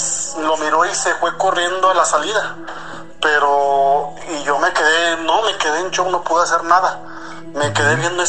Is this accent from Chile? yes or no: no; Zacatecas, Mexico; Yo soy de acá de Zacatecas.